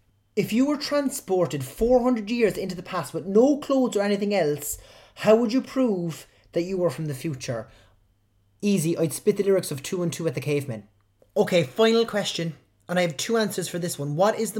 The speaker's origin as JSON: {"language": "English", "town": "Cork", "region": "Munster", "country": "Ireland", "accent": "Cork", "said": "So as soon as someone hears my Cork accent, I know if they are a fan of the GA at all, they're going to bring up something about Cork."}